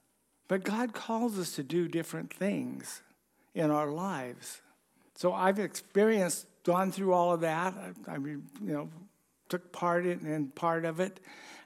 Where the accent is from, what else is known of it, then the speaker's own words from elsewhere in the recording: Ogden, Utah, United States; And I grew up in Ogden, and I went to Weber High School.